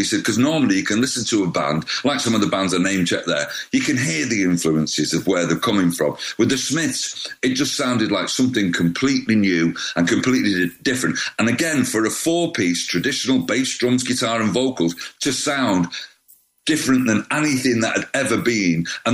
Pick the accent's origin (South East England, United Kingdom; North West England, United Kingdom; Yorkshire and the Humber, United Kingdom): North West England, United Kingdom; Manchester; about Manchester, what that was like, what the people were like, what growing up in Manchester was like, what it was like for a band to not belong.